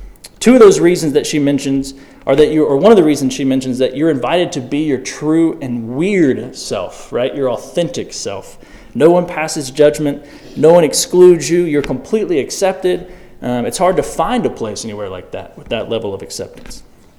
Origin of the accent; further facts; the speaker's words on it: Greensboro, North Carolina, United States; We grew up in Greensboro. I learned to swim at Christ Mount in that pool that no longer exists.